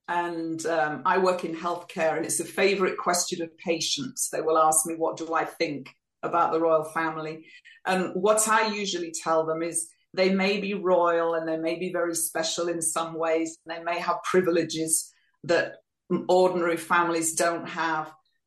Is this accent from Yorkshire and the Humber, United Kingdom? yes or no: yes; Yorkshire and the Humber, United Kingdom; now in Boise, United States; I am originally from Yorkshire in the north of England